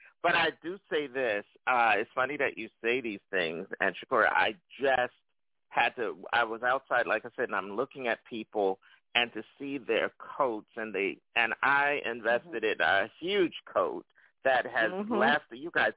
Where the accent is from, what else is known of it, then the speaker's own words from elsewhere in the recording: Philadelphia, Pennsylvania, United States; now in New York, United States; I am one of those transplanted New Yorkers. I come from Philly. But what I always tell folks, Philadelphia, and particularly in the part of Philly I grew up in, which was North Philadelphia, it looks a lot like Brooklyn.